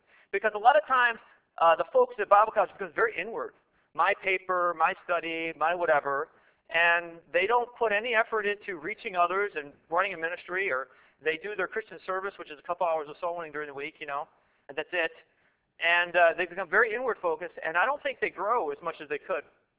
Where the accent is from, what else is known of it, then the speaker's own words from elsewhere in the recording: Buffalo, New York, United States; I grew up in Buffalo, but I don't live here anymore.